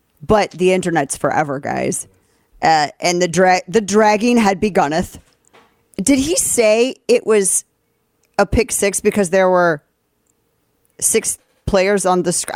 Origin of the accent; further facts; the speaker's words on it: St. Louis, Missouri, United States; I know nothing about football, nothing, because I came from St. Louis, okay? St. Louis is a baseball town.